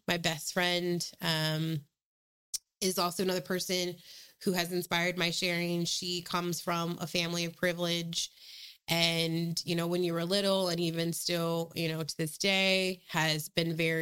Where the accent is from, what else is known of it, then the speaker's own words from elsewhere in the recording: Portland, Oregon, United States; And I think just the growing up in Portland, and we were talking about this earlier